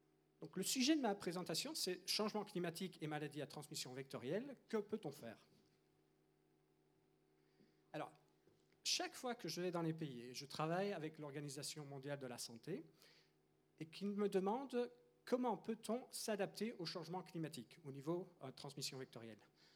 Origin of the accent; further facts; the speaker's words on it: Belgium; now in New York, United States; j'ai pas de problème, moi je suis belge